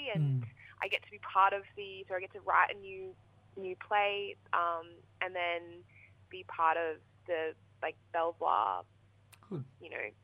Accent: Brisbane, Queensland, Australia; now in Sydney, Australia; So I moved to Sydney 12 months ago because I'm from Brisbane.

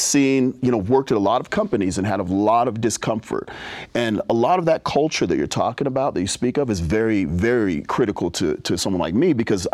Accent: Salt Lake City, Utah, United States; So I grew up here in Utah. I grew up in Sugar House. And, you know, when we moved here in 1986, it was like I would be the only Black guy everywhere.

